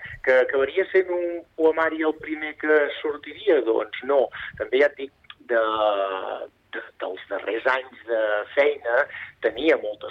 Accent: Catalonia, Spain; explicar la nostra situació com a catalans

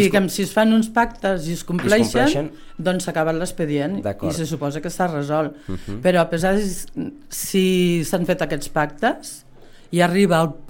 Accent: Lleida, Catalonia, Spain; also born or lived in Corçà; Jo sóc de Lleida.

